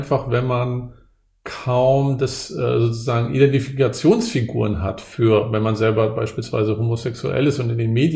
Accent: East Germany, Germany; born there; ich wurde ja in der DDR geboren

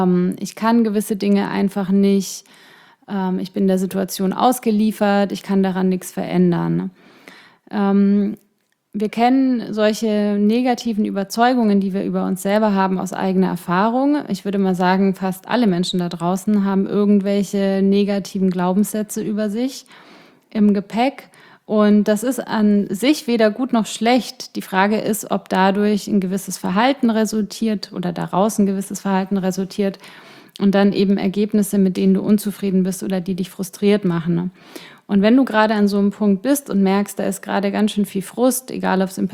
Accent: Ingolstadt, Bavaria, Germany; das ist so wie München und Ingolstadt, da meine Heimat.

